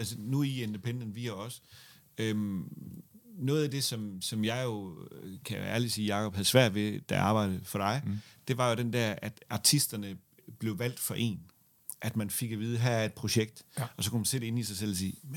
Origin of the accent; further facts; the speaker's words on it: Central Denmark Region, Denmark; Okay, nu er jeg fra Midtjylland, ikke?